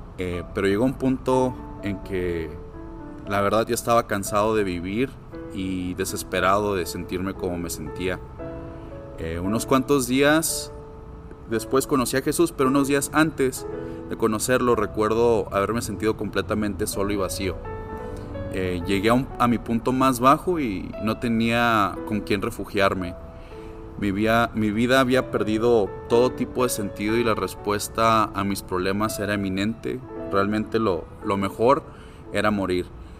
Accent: Ciudad Juárez, Chihuahua, Mexico; now in Guadalajara, Mexico; Tengo aproximadamente 10 años aquí en Guadalajara. Soy de Juárez, Chihuahua, donde hacen unos burritos muy, muy buenos.

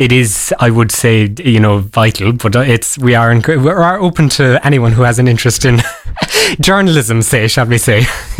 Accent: Ireland; given that it's always entertaining us, especially as Irish.

